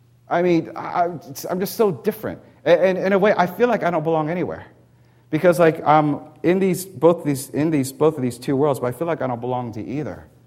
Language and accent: English; Annapolis, Maryland, United States; also born or lived in Washington, D.C. / Jacksonville, Florida; I was born in Washington, D.C., and I was born in 1970, so I grew up in the 70s and, you know, childhood through there. And I grew up in Annapolis, Maryland. That's where I went for elementary school.